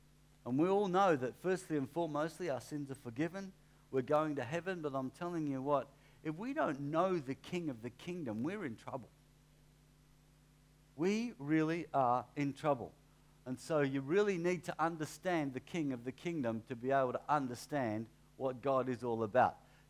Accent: Melbourne, Victoria, Australia; I don't know if you've been around the western region of Melbourne much, but I grew up in West Melbourne.

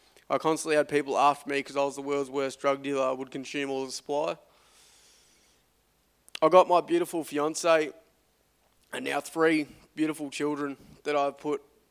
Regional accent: Blairgowrie, Victoria, Australia; I'm 28 years young. I was born and raised in Blairgowrie on the Mornington Peninsula. I went to primary school in Sereno called St. Joseph's. After that, I went to Padua College, completing Year 12 VCE.

